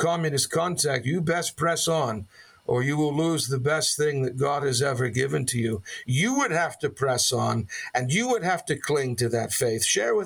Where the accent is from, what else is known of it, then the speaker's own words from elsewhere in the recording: Boston, Massachusetts, United States; now in Philadelphia, United States; I remember growing up in Boston, a great fan of the Boston Celtics basketball team and their legendary coach, Red Auerbach, and I know that name is anathema here in Philly